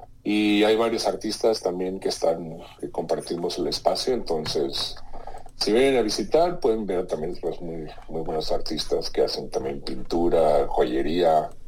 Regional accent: Mexico City, Mexico; yo nací y crecí en la Ciudad de México, pero ya mi padre era alemán y mamá mexicana.

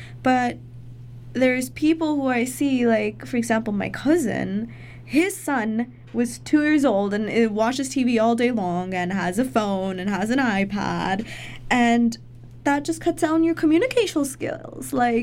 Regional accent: Botswana; Yeah, no, I grew up in Botswana, and it was kind of the same thing. Like, you knew so many people, you knew every single person.

